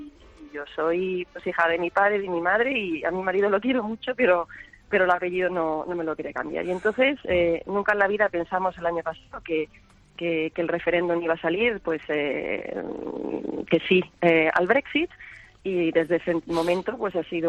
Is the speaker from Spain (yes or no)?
yes; Spain; now in London, United Kingdom; yo soy española, no necesito pasaporte inglés para nada